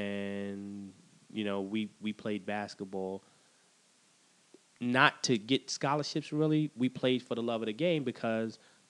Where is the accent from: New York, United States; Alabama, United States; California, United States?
New York, United States; New York City; born or raised there